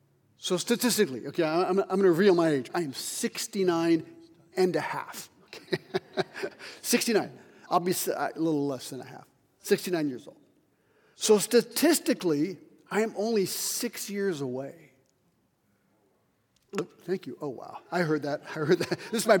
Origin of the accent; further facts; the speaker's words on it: Geneva, Switzerland; because I was raised in Geneva, so I've been there 55 years.